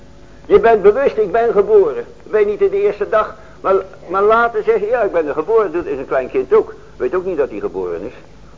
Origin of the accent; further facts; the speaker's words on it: Netherlands; Wij zijn Hollanders. Maar voor God zijn wij geen Hollanders.